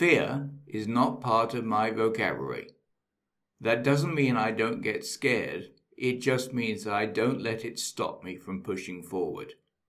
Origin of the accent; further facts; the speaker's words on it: United Kingdom; I'm British, 69 years old, fast approaching 70